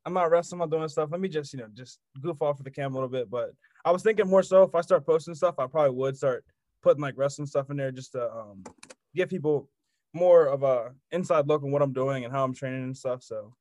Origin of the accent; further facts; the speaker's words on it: Maryland, United States; Like for me, PA, I'm from Maryland, so my dad's from Pittsburgh, so that's why I like all the Pittsburgh teams.